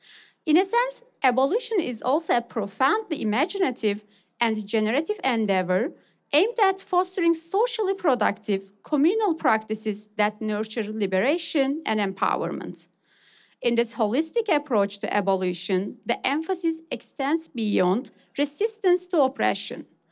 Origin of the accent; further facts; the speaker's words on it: Turkey; I am from Kurdistan, which is also a colonized region. I am from Kurdistan within Turkey, occupied by Turkey.